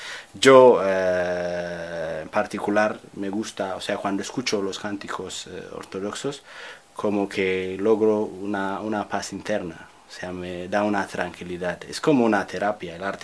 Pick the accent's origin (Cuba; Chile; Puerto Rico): Cuba; Y yo al menos nací, y aunque crecí prácticamente en la Cuba revolucionaria, de la que me orgullosco mucho